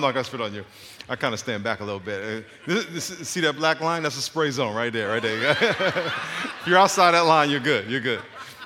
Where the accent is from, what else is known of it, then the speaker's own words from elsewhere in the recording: Long Island, New York, United States; Yeah, I'm from Long Island. Strong Island.